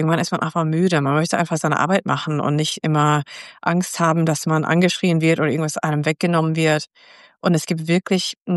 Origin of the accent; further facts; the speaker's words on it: United States; Und in Amerika, wo ich herkomme